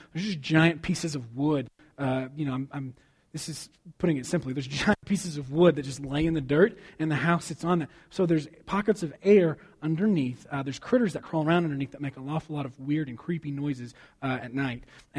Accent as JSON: {"language": "English", "region": "Texas", "country": "United States", "tie": "born or raised there", "said": "I was raised in the South. And in Texas, where I'm from, you just always respond with ma'am."}